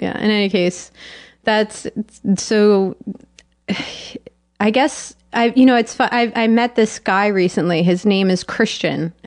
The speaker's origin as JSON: {"language": "English", "town": "Tenafly", "region": "New Jersey", "country": "United States", "tie": "born or raised there", "said": "I guess three, that I'm Egyptian, I'm Jewish, and I'm from Tenafly."}